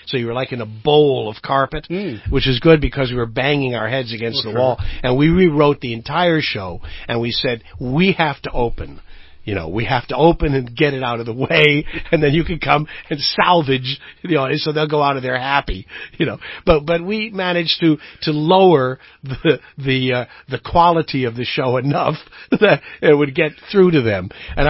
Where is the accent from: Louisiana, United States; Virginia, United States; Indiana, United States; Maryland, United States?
Indiana, United States; but it's also because I'm from the Midwest. And I'm from northern Indiana.